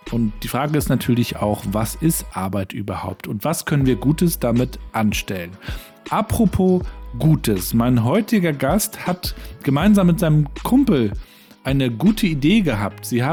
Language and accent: German; Rostock, Mecklenburg-Vorpommern, Germany; ich bin Rostocker Jung, 80er Jahrgang, Vater von drei Töchtern